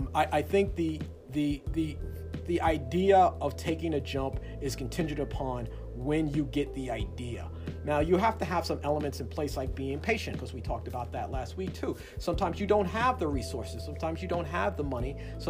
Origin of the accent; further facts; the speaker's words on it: Bronx, New York, United States; I'm from the Bronx, and you don't golf in the Bronx.